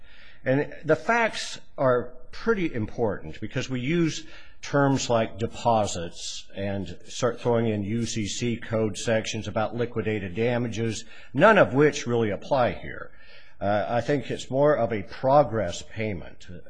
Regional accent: Boise, Idaho, United States; I represent Western States Equipment Company. I'm from Boise, Idaho.

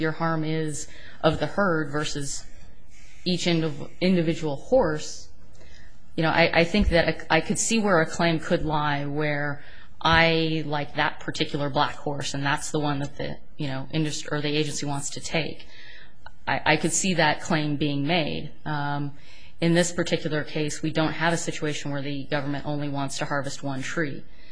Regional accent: Oregon, United States; And in fact, I know in my home state of Oregon, there's actually a pretty vibrant tourist economy around burns

